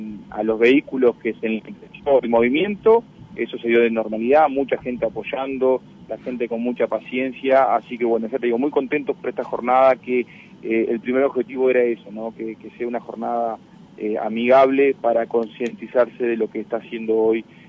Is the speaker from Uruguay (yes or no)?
yes; Chamizo, Florida, Uruguay; yo soy del pueblo de Chamizo, unos kilómetros acá